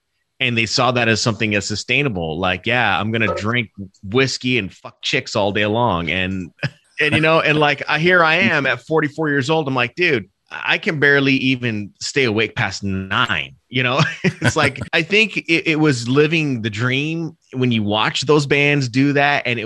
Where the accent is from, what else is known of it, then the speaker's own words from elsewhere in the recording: Arizona, United States; I didn't have access to venues. I grew up in a small town of like 2,000 people.